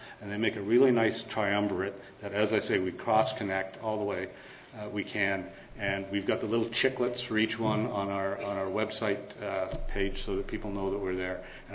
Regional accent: Canada; And yes, because we are Canadian, we do it in two official languages.

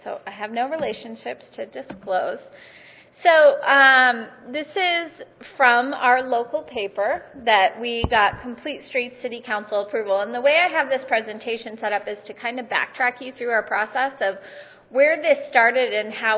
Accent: Montana, United States; So to give you a little background, I'm from Yellowstone County, which is in south central Montana.

